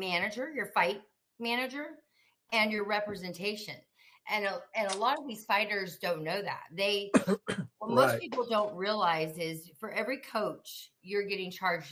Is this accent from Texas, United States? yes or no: yes; Dallas, Texas, United States; and I'm originally from Dallas. So I'm I'm a football fan over a MMA fan